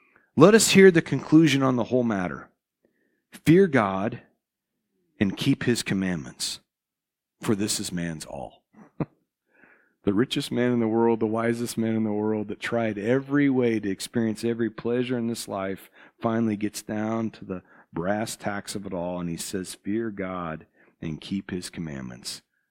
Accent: Midwest, United States; accent: Midwestern; people would be able to tell that I'm from the Midwest because of the way I talk, because of my accent, my dialect.

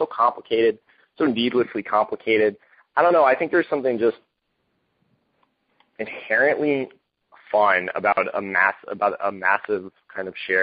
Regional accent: Scranton, Pennsylvania, United States; now in Indianapolis, United States; And I live in Indianapolis now. I grew up in Scranton, like I said, and that was my only trepidation against moving here

